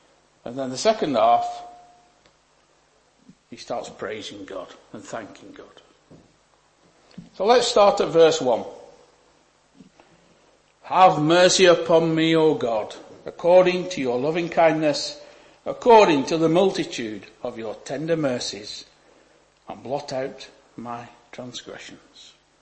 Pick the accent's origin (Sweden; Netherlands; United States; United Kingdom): United Kingdom; England; because well, I'm English as well, after all. You know, we are a bit reserved, aren't we? But even being English, we can still have that passion.